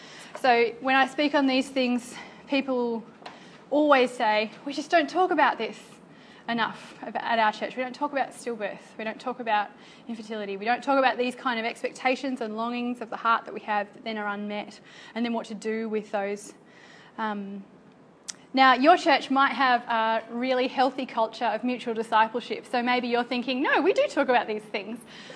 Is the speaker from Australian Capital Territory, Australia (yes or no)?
yes; Canberra, Australian Capital Territory, Australia; I'm from Canberra.